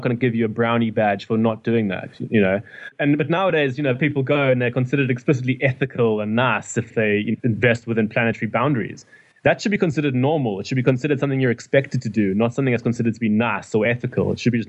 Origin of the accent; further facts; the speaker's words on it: Durban, KwaZulu-Natal, South Africa; I come from Durban. In South Africa